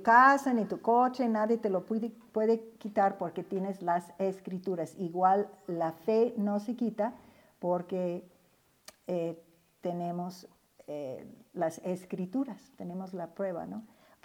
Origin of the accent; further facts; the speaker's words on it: United States; O sea, yo soy de Estados Unidos, ustedes son de México